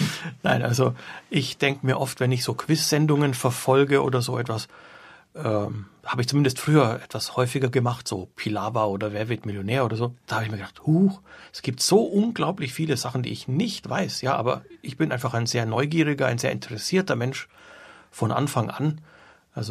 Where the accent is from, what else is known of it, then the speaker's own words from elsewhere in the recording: Ludwigsburg, Baden-Württemberg, Germany; born there; davor habe ich Abitur gemacht in München an einem ganz normalen städtischen Gymnasium. Geboren bin ich in der Stuttgarter Gegend, in Ludwigsburg, als Kind slowenischer Eltern, daher auch dieser slawische Familienname.